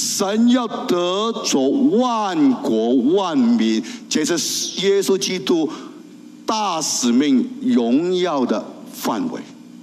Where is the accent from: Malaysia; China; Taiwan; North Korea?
China; 不是单单在右边我们中国人得救